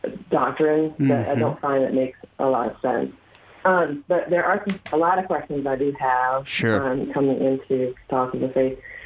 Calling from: Waldorf, Maryland, United States; Waldorf, Maryland.

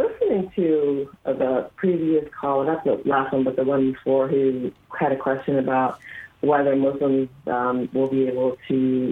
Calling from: Waldorf, Maryland, United States; Waldorf, Maryland.

